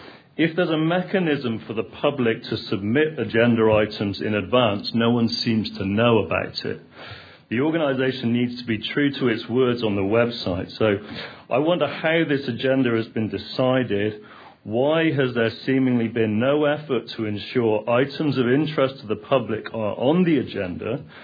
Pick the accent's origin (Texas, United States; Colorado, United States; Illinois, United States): Texas, United States; accent: Texas; I'm an Austin resident, Texas resident. You might like my Texas accent.